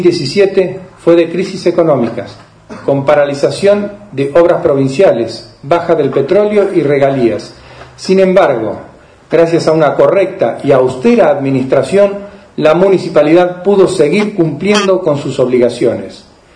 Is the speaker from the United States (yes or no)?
no; Argentina; Unión entre nosotros como argentinos que somos